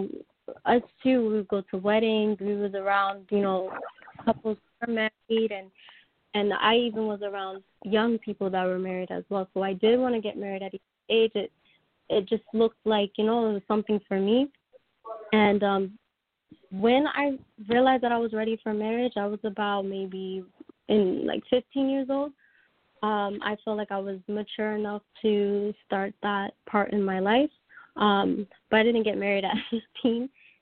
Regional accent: Queens, New York, United States; born there; I was born in Queens Hospital.

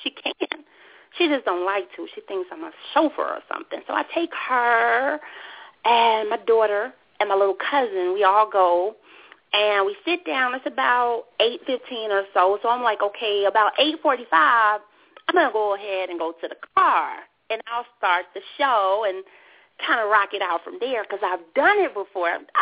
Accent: Macon, Georgia, United States; we get a call from her friend who's from my hometown, Macon, which is about maybe an hour from here.

